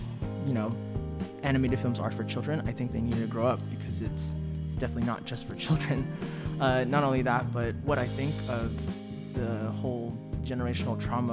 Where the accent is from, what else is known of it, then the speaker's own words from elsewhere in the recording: Philippines; now in United States; More specifically, when I came here from the Philippines, so I'm an immigrant.